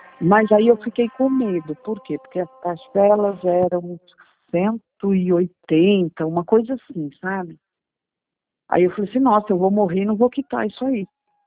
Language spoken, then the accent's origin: Portuguese; Brazil; Eu sou do Brasil